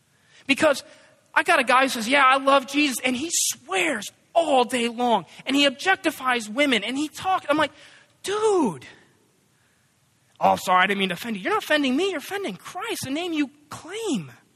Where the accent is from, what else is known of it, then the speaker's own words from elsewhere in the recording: San Diego, California, United States; I didn't grow up here in the South. I'm from another South, Southern California. I grew up in San Diego, where the ocean is beautiful.